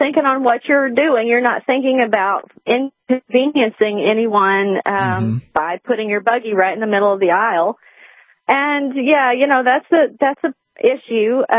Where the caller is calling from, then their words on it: Washington, Arkansas, United States; No, I'm calling from Arkansas.